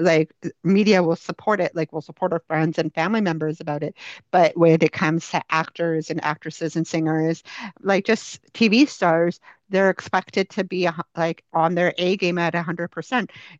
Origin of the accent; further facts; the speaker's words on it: Canada; and I should be, because I'm Canadian.